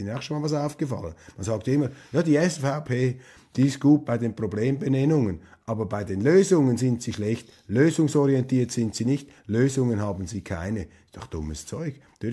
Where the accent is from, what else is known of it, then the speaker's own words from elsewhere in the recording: Wallisellen, Zurich, Switzerland; Wir haben gar nicht mehr diesen Umgang in Wallisellen oder im Zürcher Unterland, wo ich aufgewachsen bin.